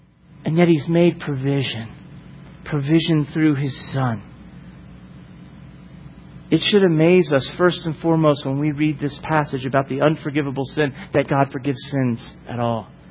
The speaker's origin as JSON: {"language": "English", "region": "Florida", "country": "United States", "tie": "born or raised there", "said": "Growing up in Florida and living not too far from Stark, where the state prison and where Bundy resided"}